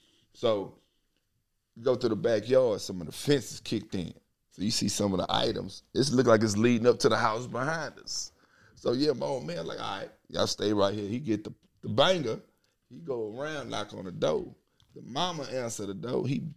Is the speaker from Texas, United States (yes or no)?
yes; Texas, United States; I am originally from Most City, Texas. Man, I'm from the old part, what they used to say, with the green stop sign.